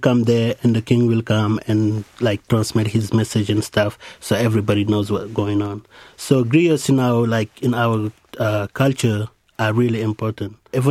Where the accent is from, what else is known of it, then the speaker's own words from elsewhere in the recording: Dakar, Senegal; born there; English is a second language; I was born in Dakar, Senegal, West Africa.